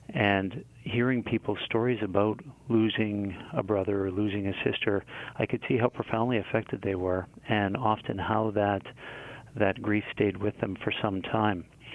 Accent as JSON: {"language": "English", "town": "Winnipeg", "region": "Manitoba", "country": "Canada", "said": "So I'm a Canadian. I'm from a city called Winnipeg, which is in Manitoba, just north of Minnesota."}